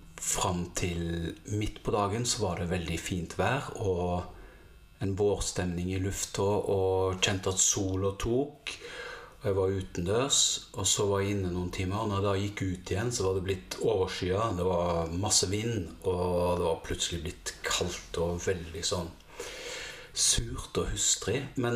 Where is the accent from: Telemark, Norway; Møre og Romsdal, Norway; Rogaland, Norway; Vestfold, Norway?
Rogaland, Norway; Karmøy; Jeg er 100% vestlending. Jeg har vokst opp på Karmøy.